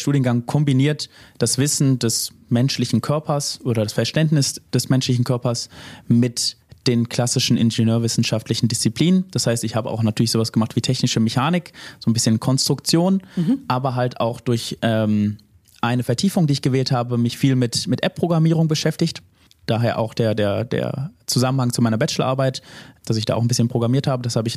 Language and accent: German; North Rhine-Westphalia, Germany; ich komme selber nicht aus Iserlohn. Ich komme aus dem Bereich Wuppertal-Hagen, aus dem Ennepe-Ruhr-Kreis. Ist jetzt nicht so weit von hier